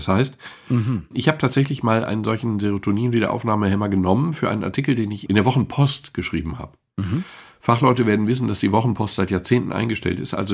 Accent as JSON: {"language": "German", "country": "Switzerland", "said": "Ich bin Schweizer, ich kann das beurteilen."}